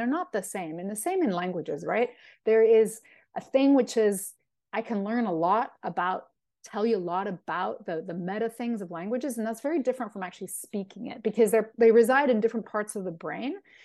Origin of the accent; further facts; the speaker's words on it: Spain; my background is that my family's from Venezuela. I was raised in Spain, so Spanish is very important to my side of the family.